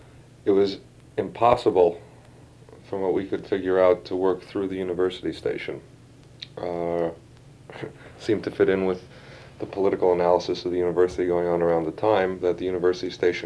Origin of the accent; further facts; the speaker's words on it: New York City, New York, United States; moved away as an adult; I was born in New York City in 1945, lived there until 1966.